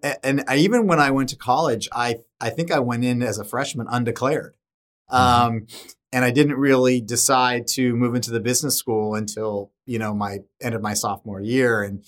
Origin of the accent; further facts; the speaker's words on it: San Diego, California, United States; But it was, look, growing up in San Diego was just a fantastic experience.